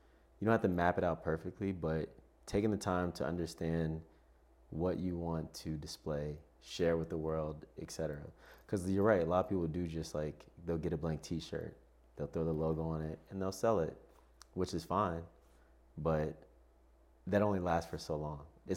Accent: Detroit, Michigan, United States; also born or lived in South Carolina; like I said, grew up in Detroit, moved to South Carolina. And I grew up on Joy Road in Detroit, West Side to be exact.

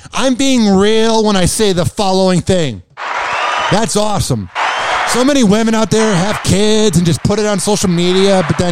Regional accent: Chicago, Illinois, United States; You like how I said the word the with duh, because I'm from Chicago, the phone?

